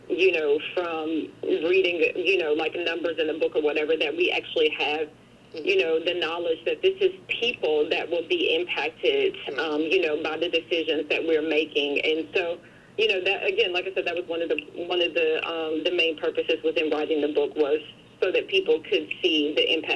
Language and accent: English; Franklin, United States; Yes, ma'am. Born and raised in Franklin, and a lot of my family is actually still living there now.